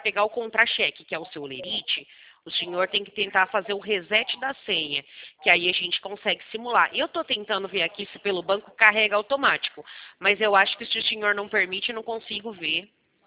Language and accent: Portuguese; Americana, São Paulo, Brazil